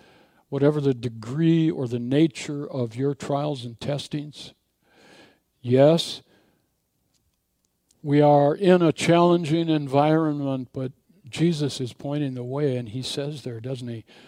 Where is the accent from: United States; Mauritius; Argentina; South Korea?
United States; Minneapolis, Minnesota; I talked about as a child growing up in South Side of Minneapolis, and I was on a second floor, and I had a bedroom